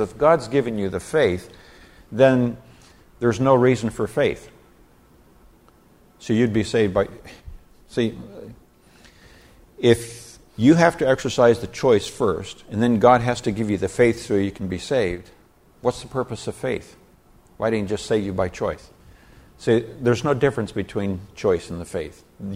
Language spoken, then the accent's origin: English; Nigeria; I have story after story, and I grew up in Nigeria, West Africa, of people in Africa before missionaries came